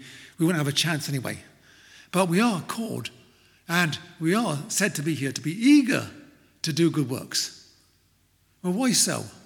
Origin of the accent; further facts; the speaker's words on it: United Kingdom; Of course, we're British, aren't we?